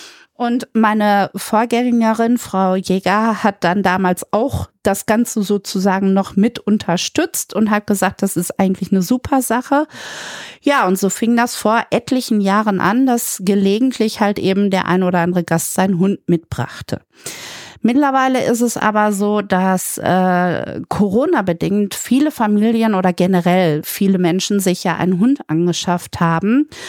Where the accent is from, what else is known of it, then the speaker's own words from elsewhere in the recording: Münster, North Rhine-Westphalia, Germany; ich komme aus Münster und in Münster gibt es einen Soziolekt, der heißt Masematte.